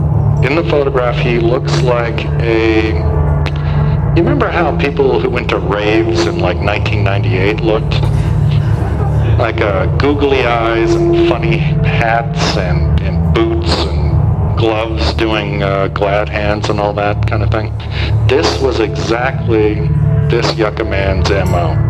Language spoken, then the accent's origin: English; Great Plains, United States; let me preface this by saying I'm from the Great Plains. I am a northerner, a Yankee.